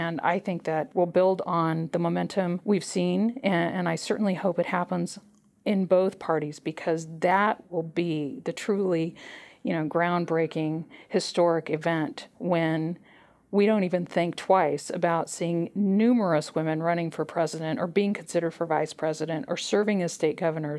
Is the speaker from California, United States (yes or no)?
yes; California, United States; the largest states like my home state of California or New York or Florida